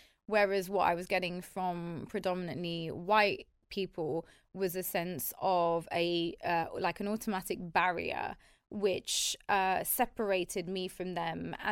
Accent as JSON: {"language": "English", "region": "London", "country": "United Kingdom", "tie": "born or raised there", "said": "I'm French and Irish in terms of my ancestry, but I was born in Camden here in the UK, in London. I'm a Londoner through and through. London has shaped me."}